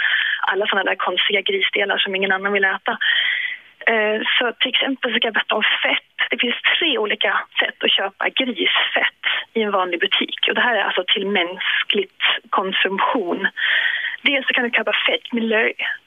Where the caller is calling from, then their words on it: Denmark; Jag är live från Danmark också.